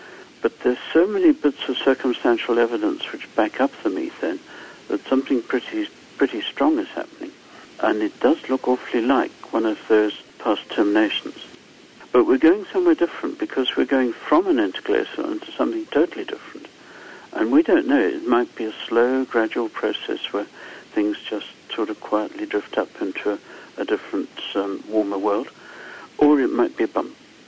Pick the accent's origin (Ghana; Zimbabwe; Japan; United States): Zimbabwe; Harare; For example, in my hometown in Harare in Zimbabwe, there's a landfill there that's quite frequently on fire